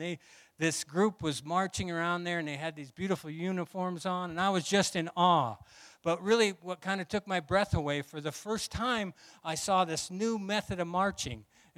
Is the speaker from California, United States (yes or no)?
no; Iowa, United States; I was part of a drum and bugle corps group in my hometown, small little town in Iowa, called